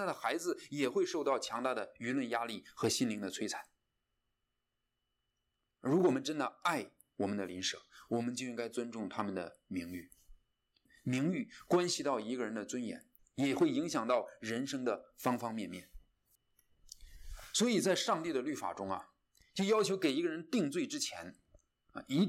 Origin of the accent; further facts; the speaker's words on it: China; 在我们中国人的文化里，普遍缺乏对真理和真相的重视